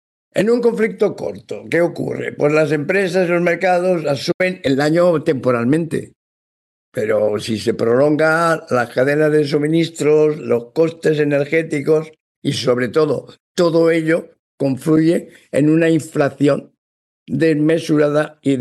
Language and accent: Spanish; Spain; Siempre es interesante aportar un poco de culturilla y ver cómo somos los españoles.